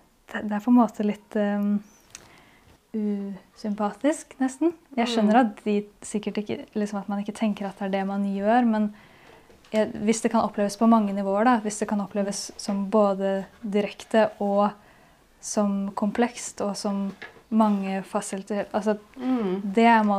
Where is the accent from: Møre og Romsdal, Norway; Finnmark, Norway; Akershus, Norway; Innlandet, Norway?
Akershus, Norway; Asker; Jeg kommer fra Asker.